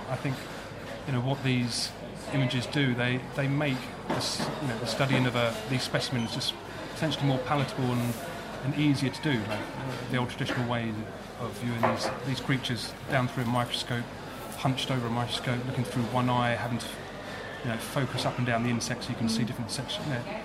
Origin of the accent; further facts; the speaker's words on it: London, United Kingdom; I'm surrounded by nature day in, day out. And it's I'm a city boy, essentially. I grew up in London, and, you know, I lived in London most of my life. We only moved out a short while ago.